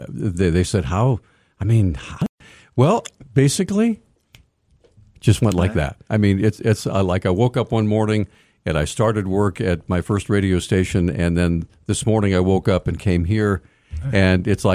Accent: Hawaii, United States; born there; also born or lived in Bryn Mawr Park, Virginia; I am a Marine brat. I was born in Hawaii, and my parents were both lifers in the Corps.

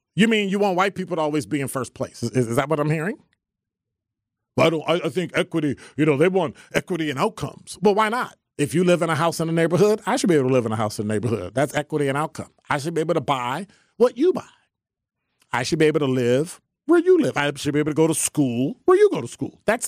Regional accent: United States; Unfortunately, I grew up in America where all the books inculcated things in me that I can't very well get out because it's been over 60 years.

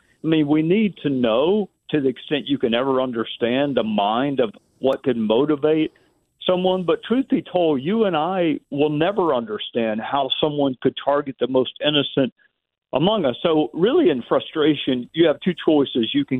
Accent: Greenville, South Carolina, United States; born there; now in Spartanburg, United States; Now, I live in Spartanburg, but obviously I was born in Greenville.

